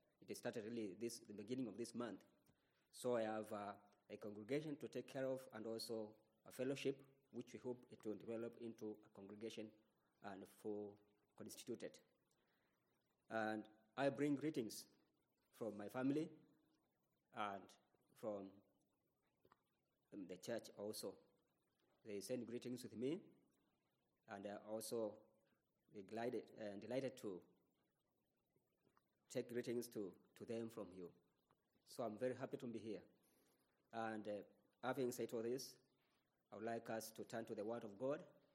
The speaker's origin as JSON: {"language": "English", "country": "Kenya", "said": "I come from Kenya. I'm married. I have three children."}